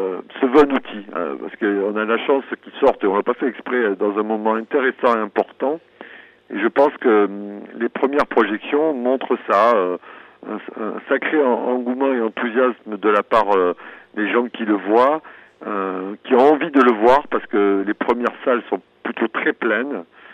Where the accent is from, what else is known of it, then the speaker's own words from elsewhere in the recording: Bordeaux, Nouvelle-Aquitaine, France; je suis à Bordeaux parce que je fais une avant-première ce soir au cinéma Utopia de Bordeaux, mais moi je suis originaire de Bordeaux, j'ai fait l'unité journaliste de Bordeaux et après je suis monté dans le Nord en 90